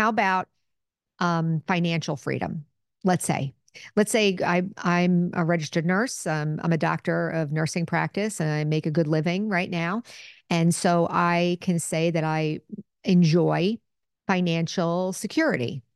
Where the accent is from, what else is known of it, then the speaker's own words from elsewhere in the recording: United States; because as an American, we enjoy a great fortune.